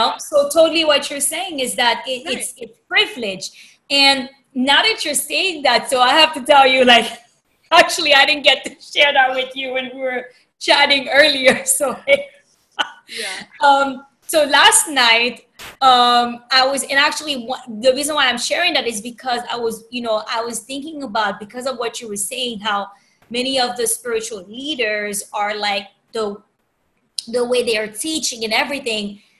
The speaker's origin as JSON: {"language": "English", "country": "Haiti", "tie": "born or raised there", "moved": "yes", "said": "I grew up in Haiti, and I have to say, like, sometimes I think about it"}